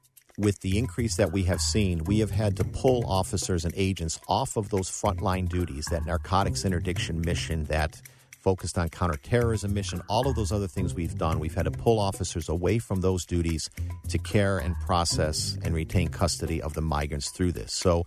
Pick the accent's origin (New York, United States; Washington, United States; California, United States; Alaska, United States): New York, United States; Buffalo; also born or lived in Cleveland, United States; Actually, I grew up in Buffalo, New York, and was very familiar with the border, with the crossings into Canada.